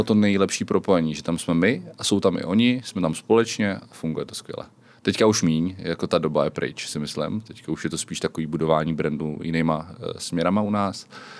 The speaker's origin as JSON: {"language": "Czech", "town": "Pardubice", "region": "Pardubice Region", "country": "Czechia", "also_born_or_lived": "Hradec Králové / Rychnov nad Kněžnou", "said": "Pocházím, já říkám, že jsem Pardubák, Hradečák a jinak jsem se narodil v Rychnově nad Knížnou."}